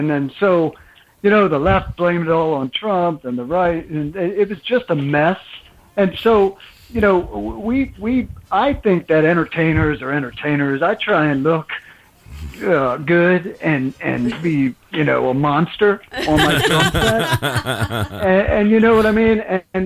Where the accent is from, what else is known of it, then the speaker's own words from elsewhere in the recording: United States; we love our country. We love America. We're all American. And we grew up listening to rock and roll here.